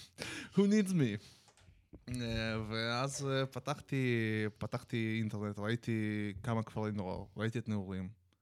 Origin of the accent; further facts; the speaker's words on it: Netanya, Central District, Israel; אני מנתניה. הייתי בנתניה